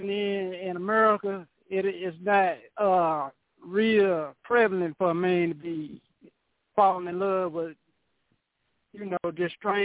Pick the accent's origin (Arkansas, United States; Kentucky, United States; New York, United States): Arkansas, United States; This country boy from Arkansas, man.